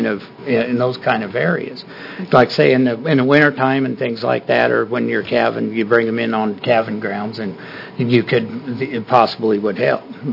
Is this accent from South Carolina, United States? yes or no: no; Oregon, United States; from Wallowa County, and I am the Oregon Cattlemen's Wolf Committee Chair.